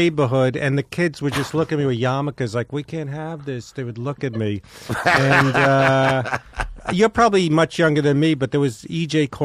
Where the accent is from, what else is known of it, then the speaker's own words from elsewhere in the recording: Brooklyn, New York, United States; We're in Brooklyn. I'm from there.